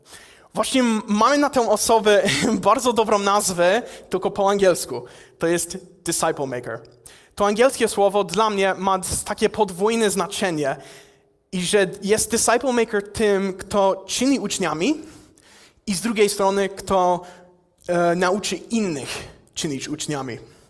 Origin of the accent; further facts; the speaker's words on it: United States; Polish is a second language; now in Poland; ja pochodzę ze Stanów Zjednoczonych, ja tutaj służę w Polsce jako misjonarz, służę właśnie w stowarzyszeniu Fala, w projekcie Exit Tour. Ja mieszkam i służę w Polsce już prawie 2 lata.